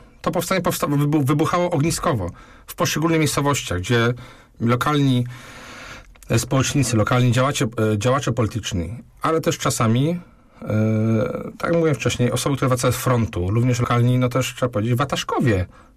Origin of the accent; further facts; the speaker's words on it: Greater Poland Voivodeship, Poland; U nas w Wielkopolsce było postawione przede wszystkim na przemysł, na rozwój, na tą bankowość, spółdzielczość, na nowinki w rolnictwie